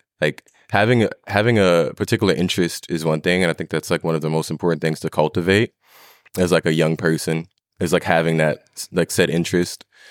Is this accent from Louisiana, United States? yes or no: yes; Ama, Louisiana, United States; Growing up where I grew up in Ama, Louisiana. And my little street at some point was like just woods.